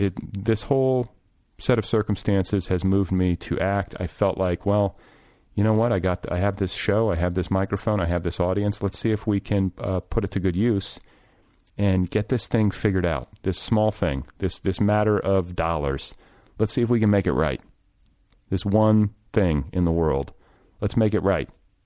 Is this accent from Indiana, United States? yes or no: yes; Indiana, United States; Yeah, I mean, I always joke because I grew up partially in Indiana